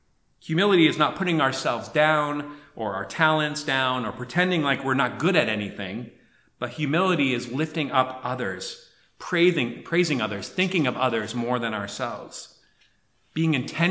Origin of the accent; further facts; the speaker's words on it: New England, United States; Growing up in New England, I think culturally I was taught, and maybe others, we pull ourselves up by our bootstraps.